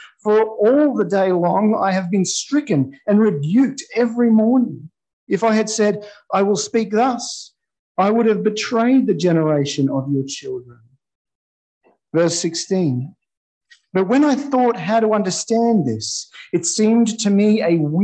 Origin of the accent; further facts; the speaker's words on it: Brazil; now in Australia; I'm from Australia, as you've heard. I've lived here. I grew up in Brazil